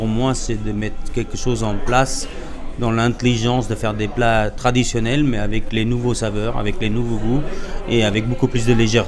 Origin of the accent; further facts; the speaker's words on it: Belgium; c'est un plat un peu traditionnel de chez nous, en Belgique